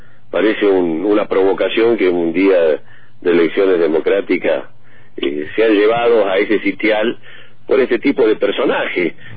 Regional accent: Cipolletti, Río Negro, Argentina; porque soy de Chipoleti

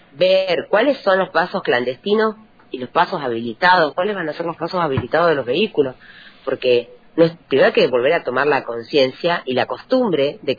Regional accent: Allen, Río Negro, Argentina; Yo soy de Allen.

